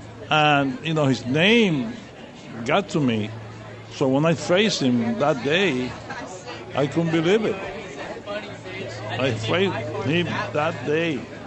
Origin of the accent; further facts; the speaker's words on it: Puerto Rico; moved away; When I came here from Puerto Rico in 55, I came in March 1st to Florida